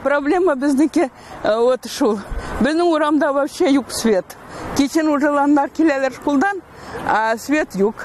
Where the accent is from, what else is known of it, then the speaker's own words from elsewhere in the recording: North Ossetia–Alania, Russia; now in Kazan, Russia; килдем мин Осетиядан.